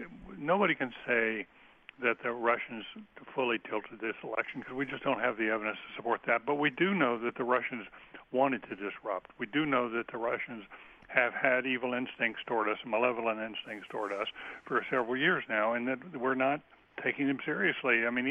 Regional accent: the South, United States; there are a lot of states, especially southern states, I'm from the South, where suppression of voting remains a serious issue.

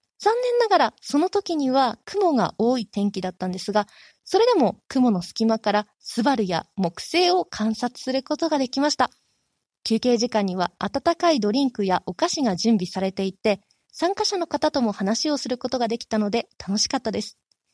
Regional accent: Nagano, Japan; そんな場所が地元長野にあるなんて

